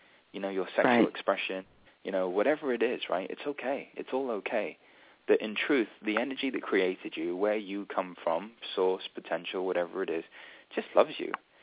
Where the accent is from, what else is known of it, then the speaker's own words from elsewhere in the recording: England, United Kingdom; born there; I was Indian. I was born in England, but I was Indian, and but I was never really accepted for being English, actually.